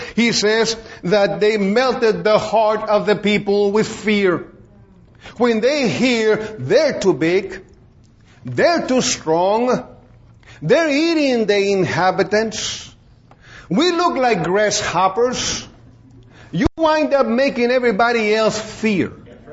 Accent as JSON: {"language": "English", "town": "Beeville", "region": "Texas", "country": "United States", "tie": "born or raised there", "said": "I said, let's go to my hometown. I need to go and evangelize my friends and neighbors that I was raised born and raised with. So we went to my hometown, Beeville."}